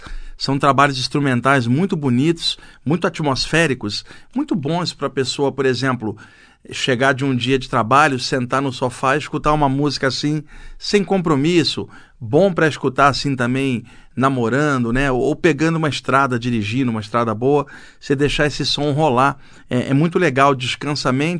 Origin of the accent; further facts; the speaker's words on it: Rio de Janeiro, Brazil; now in São Paulo, Brazil; eu sou carioca, moro aqui há muitos anos, mas não acostumo com frio, não.